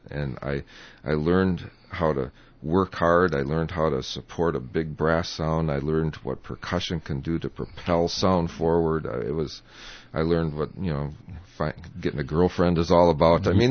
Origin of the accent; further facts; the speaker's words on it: La Crosse, Wisconsin, United States; Well, as a matter of fact, I grew up in La Crosse, Wisconsin.